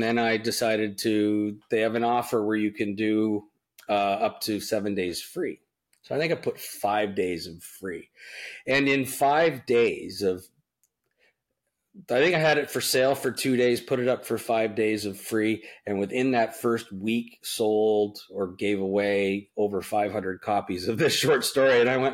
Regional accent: Ontario, Canada; I live in Toronto and I grew up in Ontario.

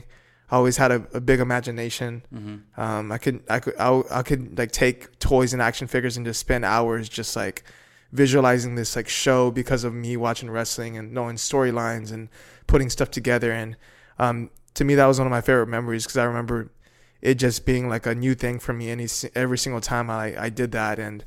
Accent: Houston, Texas, United States; Yeah. I grew up in Southeast Houston. Raised by my mom, and I have two older sisters.

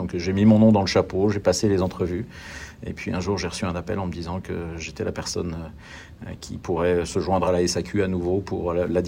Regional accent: Nancy, Grand Est, France; moved away as an adult; je viens de l'est de la France. Je suis né en Lorraine, dans une petite ville qui s'appelle Nancy. Et j'ai eu plaisir à vivre toute ma jeunesse à Nancy.

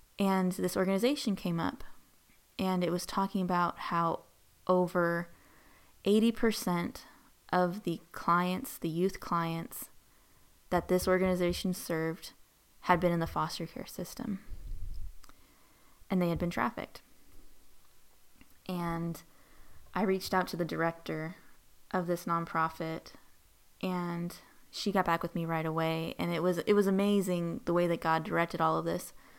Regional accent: Texas, United States; I came from Texas. Human trafficking looks different in Texas than it looks in other parts of the U.S.

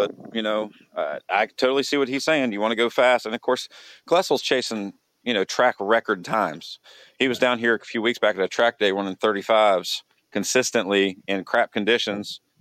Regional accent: Virginia, United States; I'm from Virginia and I worked on boats.

